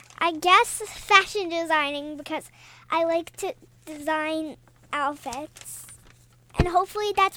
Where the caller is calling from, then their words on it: Carlstadt, New Jersey, United States; We are from Carlstadt, New Jersey.